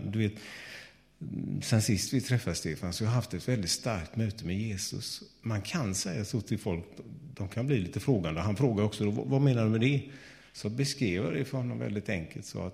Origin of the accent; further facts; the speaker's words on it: Gothenburg, Västra Götaland County, Sweden; under hela min uppväxt då, så var det ungefär så där att när jag var hemma i Göteborg bland syskonen